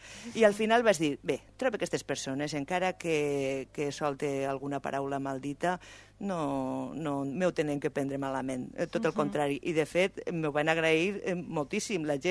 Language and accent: Catalan; Zaragoza, Aragon, Spain; Catalan is a second language; si no em diu algú al voltant meu que sóc de Saragossa